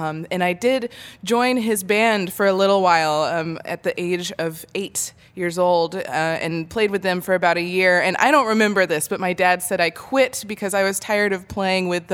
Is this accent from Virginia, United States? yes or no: yes; Richmond, Virginia, United States; Yeah, and there wasn't tons of classical music in my hometown of Richmond